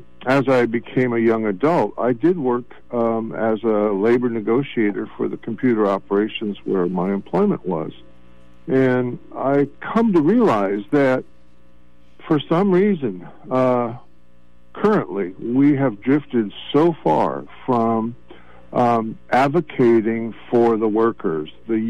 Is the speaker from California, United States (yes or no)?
yes; California, United States; being a native Californian growing up in the Bay Area